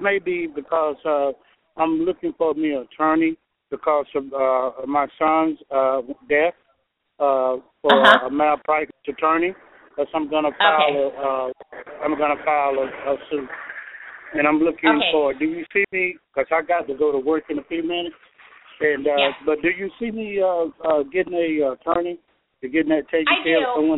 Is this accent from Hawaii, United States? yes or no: no; Georgia, United States; I did apply for a coaching job here in Georgia